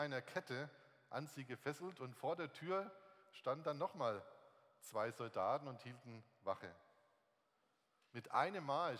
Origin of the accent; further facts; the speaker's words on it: Baden-Württemberg, Germany; wir kommen aus der Nähe von Lörrach, das ist dieses Dreiländereck, wo Deutschland, Schweiz und Frankreich aneinanderstoßen.